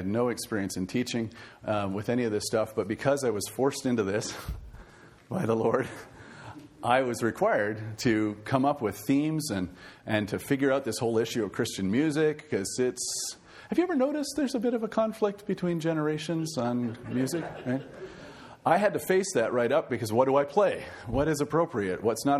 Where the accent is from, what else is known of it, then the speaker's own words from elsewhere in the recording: Sudbury, Ontario, Canada; I heard on a Sunday night from a radio broadcast called Breakthrough out of Southern Ontario, and I was from Sudbury.